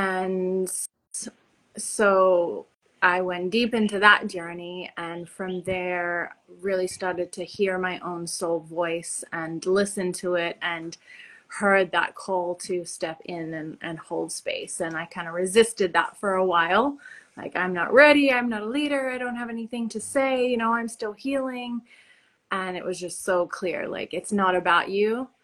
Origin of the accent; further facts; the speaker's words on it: Australia; moved away as an adult; also born or lived in Los Angeles; now in Hawaii, United States; so I am from Australia originally, and I now live in Hawaii, and I came over to first the United States as a 20-something-year-old actress